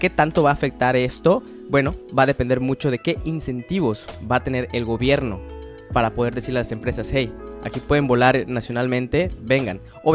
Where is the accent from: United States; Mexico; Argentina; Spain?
Mexico